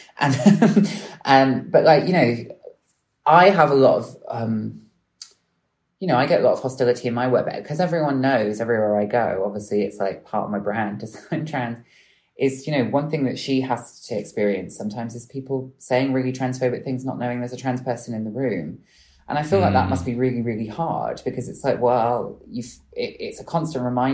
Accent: Bristol, South West England, United Kingdom; I grew up in that city and I didn't know anything about

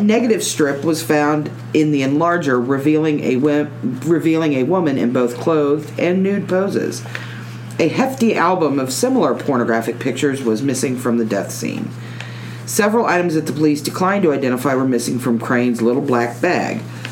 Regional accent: Lebanon; I am from Lebanon, so

